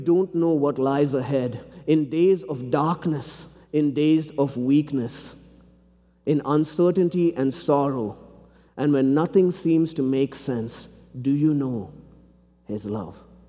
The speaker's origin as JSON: {"language": "English", "region": "South India", "country": "India", "tie": "born or raised there", "said": "I grew up in India, and computer lab was on Tuesday afternoons. If you know anything about South India, it's 120 degrees in the summer, and at least 100 degrees the rest of the year."}